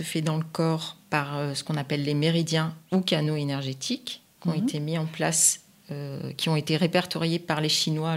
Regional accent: Auvergne-Rhône-Alpes, France; now in Villefranche-sur-Saône, France; je suis caladoise depuis 1998. Avant, je suis originaire de Savoie.

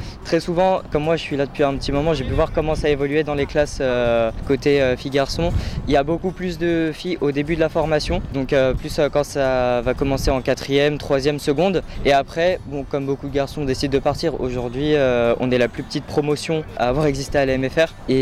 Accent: Écully, Auvergne-Rhône-Alpes, France; Moi je suis plus d'Écully, donc ça fait environ 45 minutes en voiture. Je suis pas la porte à côté, mais c'est pas si loin que ça.

